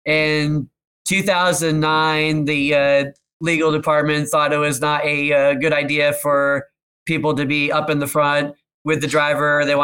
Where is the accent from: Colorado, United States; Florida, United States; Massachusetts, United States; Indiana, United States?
Florida, United States; I grew up in South Florida, so we go to Disney about every 2 years